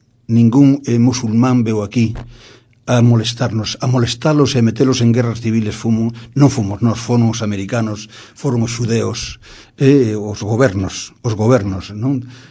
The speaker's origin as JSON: {"language": "Galician", "town": "Perillo", "region": "Galicia", "country": "Spain", "said": "Eu son perillán. Ademais de que son veciño de Oleiros, eu son perillán."}